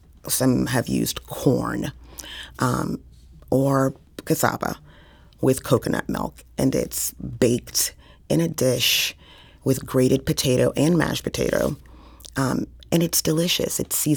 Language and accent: English; New Orleans, Louisiana, United States; now in Midwest, United States; And so I grew up in New Orleans eating sweet potato pone. I assumed that everybody was eating sweet potato pone. And I moved to the Midwest